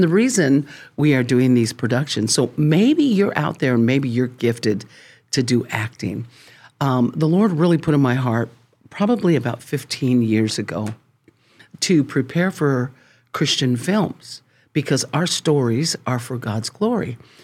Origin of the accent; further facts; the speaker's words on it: Colorado, United States; And because I am a farm girl, I come originally from Colorado, in case you're wondering.